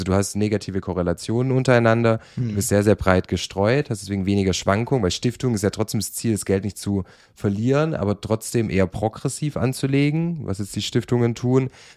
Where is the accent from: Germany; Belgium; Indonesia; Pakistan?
Germany; Southern Germany; ich komme aus Süddeutschland